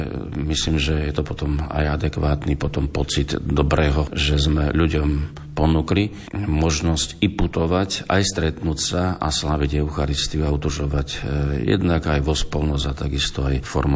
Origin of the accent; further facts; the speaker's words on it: Prešov Region, Slovakia; Ja som vyrastal na severnom Zemplíne.